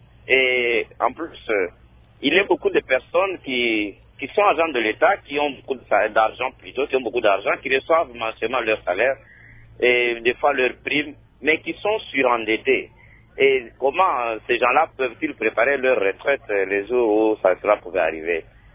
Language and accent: French; Kasaï-Central, DR Congo; Bon, récemment, chez nous, au Kassai Central, j'entends parler des INSS, INSS qui a fait ceci, qui a fait cela.